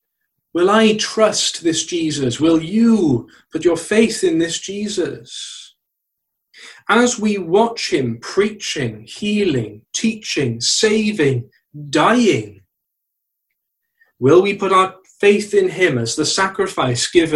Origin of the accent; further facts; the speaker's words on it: Wales, United Kingdom; It's not like the lambs that I was used to seeing growing up in South Wales valleys.